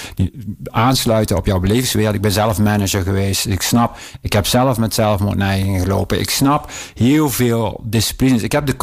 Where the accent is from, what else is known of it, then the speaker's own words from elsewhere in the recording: Limburg, Netherlands; now in Eindhoven, Netherlands; nu kom ik wel uit Limburg, maar ik woon al 25 jaar in Brabant. En ik zou nergens anders willen wonen dan Eindhoven.